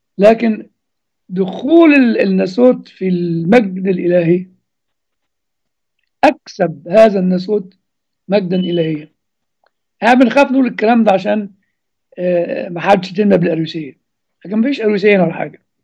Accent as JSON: {"language": "Arabic", "country": "Egypt", "said": "يعني هو أكتر حاجة موجودة عندنا في مصر على كل المستويات"}